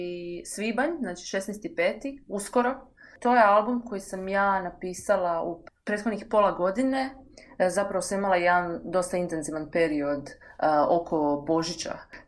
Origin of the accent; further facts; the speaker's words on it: Vinkovci, Vukovar-Srijem County, Croatia; moved away as an adult; also born or lived in Zagreb; now in Melbourne, Australia; došla sam u Melbourne 2019. godine, rodom sam iz Vinkovaca.